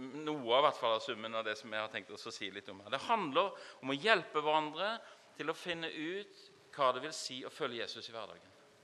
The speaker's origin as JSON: {"language": "Norwegian", "country": "Mali", "moved": "yes", "lives_now": "Norway", "said": "når jeg kom fra Mali for noen år siden"}